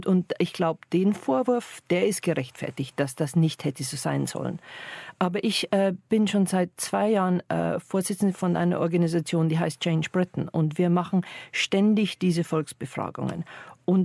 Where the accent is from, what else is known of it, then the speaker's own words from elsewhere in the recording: Bavaria, Germany; born there; als geborener Bayer